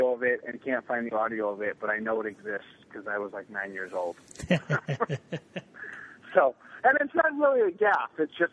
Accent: Portland, Oregon, United States; I grew up in Portland.

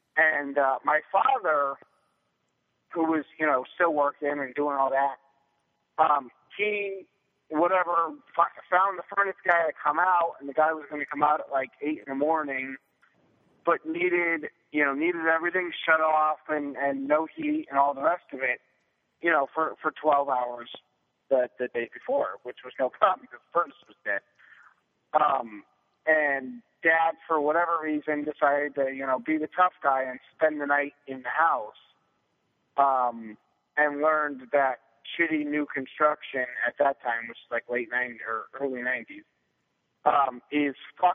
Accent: Connecticut, United States; moved away; So before I moved to the West Coast, I grew up in Connecticut.

